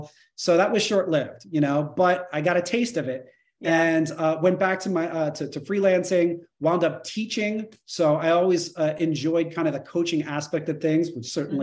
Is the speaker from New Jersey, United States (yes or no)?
yes; New Jersey, United States; So I wound up going back to my roots. I grew up in New Jersey